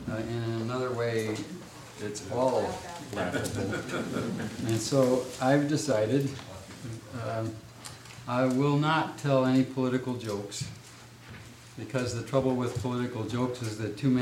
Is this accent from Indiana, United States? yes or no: yes; Valparaiso, Indiana, United States; I'm from Valparaiso, Indiana, where I teach Bible at Valparaiso University